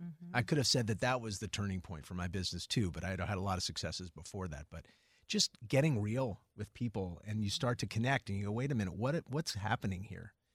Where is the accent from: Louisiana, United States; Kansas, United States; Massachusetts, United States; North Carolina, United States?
Louisiana, United States; New Orleans; He's a landlord where I grew up in New Orleans.